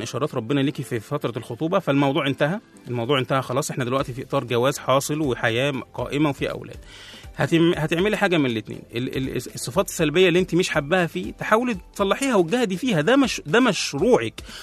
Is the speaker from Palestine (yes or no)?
no; Egypt